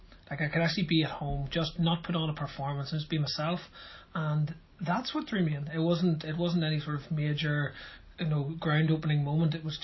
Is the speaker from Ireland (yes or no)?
yes; Ireland; we're Irish and we drink tea